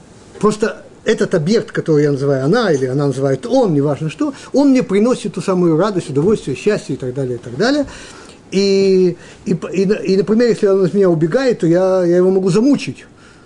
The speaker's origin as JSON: {"language": "Russian", "country": "Moldova", "said": "Я просто из Молдавии"}